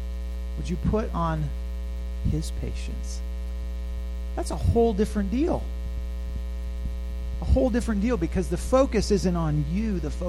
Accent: Mid-South, United States; I'm sort of from the Mid-South, so I'll just say, we can sometimes come off as being everybody's best friend.

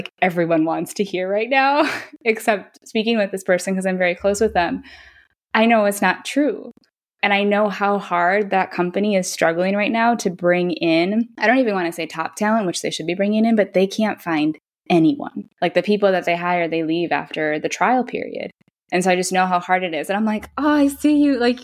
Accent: Minnesota, United States; moved away as an adult; now in Bologna, Italy; So I am from Minnesota, but I moved to Bologna back in 2010 to study out during my last year of university.

